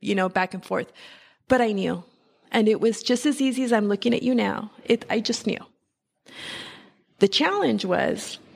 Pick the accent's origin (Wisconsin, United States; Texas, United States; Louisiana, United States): Texas, United States; El Paso; now in Los Angeles, United States; So I am born here in LA.